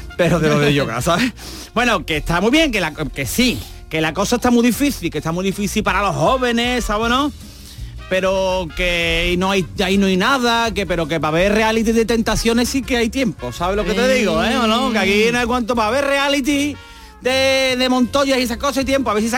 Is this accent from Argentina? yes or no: no; Andalusia, Spain; Y como somos andaluces, pues vivimos, ¿no?